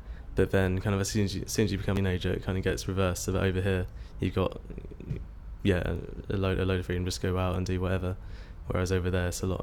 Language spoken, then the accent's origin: English; Beckenham, London, United Kingdom; my date of birth is the 21st of July 1986 and I'm from Beckenham in South East London.